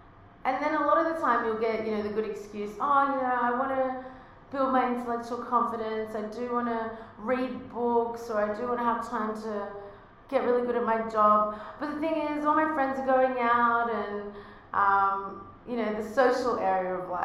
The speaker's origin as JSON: {"language": "English", "country": "Australia", "accent": "Australian", "lives_now": "United States", "said": "Now I'm here in with my Australian accent in America"}